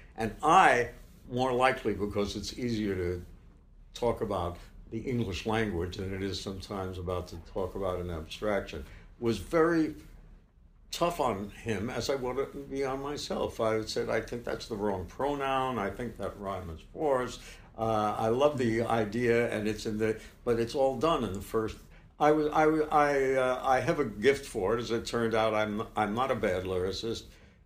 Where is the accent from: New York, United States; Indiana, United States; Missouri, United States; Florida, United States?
New York, United States; New York City; born there; I couldn't dream of living in the country. I was born in New York City. I went to Deawood Clinton High School, and you know, I'm just a New York guy.